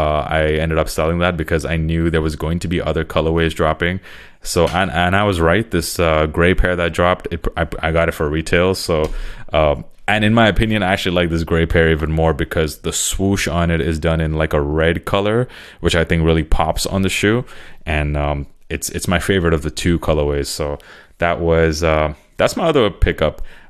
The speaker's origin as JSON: {"language": "English", "town": "Toronto", "region": "Ontario", "country": "Canada", "tie": "born or raised there", "said": "So of course you guys know I am from Toronto. That's where I grew up"}